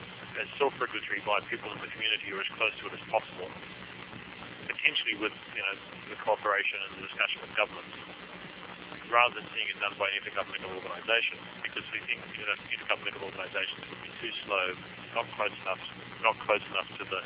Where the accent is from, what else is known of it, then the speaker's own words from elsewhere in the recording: Australia; That answer is from me as an Australian government official